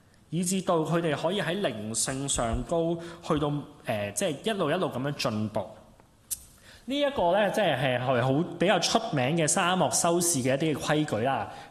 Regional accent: China; 我哋中國人呢，我唔可以代表大家嘅，我係一個即係中國家庭長大嘅人。

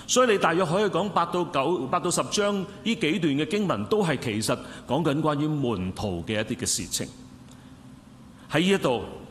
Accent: China; 我们中国人不是有一句说话讲，就是有父必 有其子，是不是？

